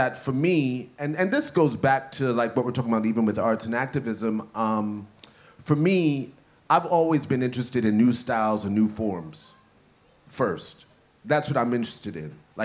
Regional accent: New York, United States; I guess I am from New York, though.

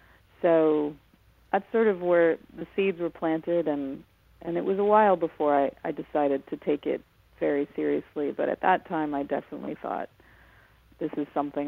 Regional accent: Los Angeles, California, United States; I grew up in Los Angeles.

